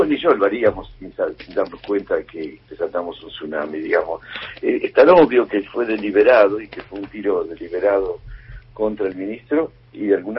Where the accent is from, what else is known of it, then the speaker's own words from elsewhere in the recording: Argentina; Uno como argentino